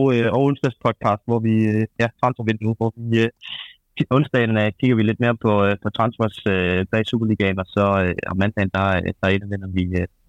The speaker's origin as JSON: {"language": "Danish", "town": "Odense", "region": "Region of Southern Denmark", "country": "Denmark", "said": "jeg er jo fra Odense"}